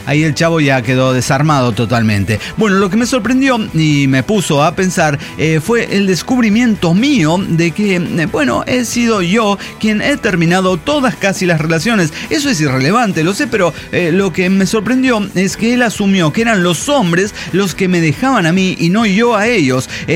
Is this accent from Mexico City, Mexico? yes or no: yes; Santa Úrsula Coapa, Mexico City, Mexico; Yo viví toda mi infancia en Santa Úrsula, Coapa, justo a unos minutos nada más caminando del Estadio Azteca.